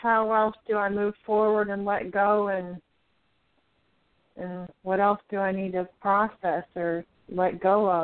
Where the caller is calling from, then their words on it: Roanoke, Virginia, United States; I'm in Roanoke, Virginia.